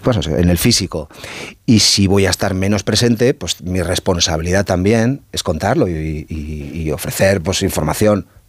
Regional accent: Basque Country, Spain; Bueno, yo cuento esto con naturalidad, insisto, aún siendo vasco, porque no hace falta ser vasco para tener pudor en contar estas cosas

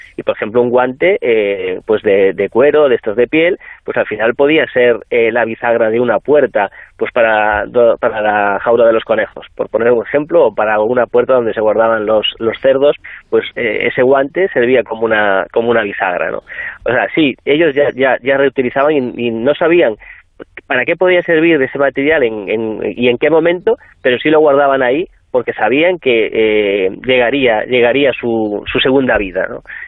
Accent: Galicia, Spain; Supongo también que soy gallego, el canal sale desde Galicia

